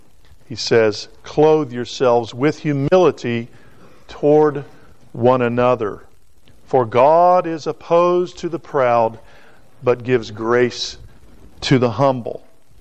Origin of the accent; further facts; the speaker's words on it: the South, United States; I am from the South and I'm a lot slower.